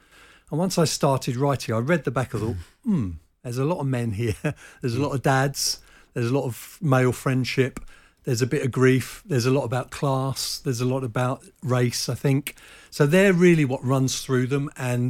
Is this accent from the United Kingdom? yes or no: yes; Croydon, London, United Kingdom; There's also a theme of South London. I'm from Croydon. I grew up around the area. My family are all from there.